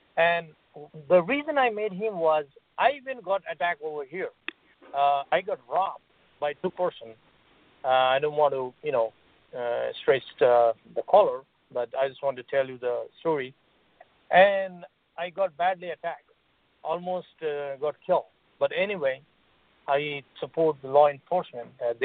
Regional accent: Nepal; I'm from Nepal. Nepal is very, you know, poor country.

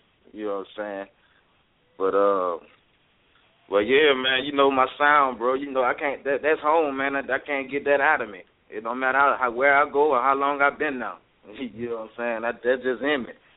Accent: Lake Charles, Louisiana, United States; Well, actually, man, I'm from Lake Charles, man. I ain't from New Orleans, you know. That's about an hour and a half, 2 hours from New Orleans.

